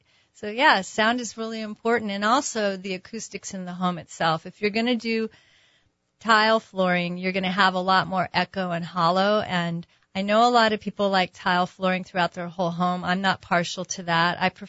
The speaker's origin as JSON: {"language": "English", "town": "Albuquerque", "region": "New Mexico", "country": "United States", "tie": "born or raised there", "said": "I grew up here in Albuquerque."}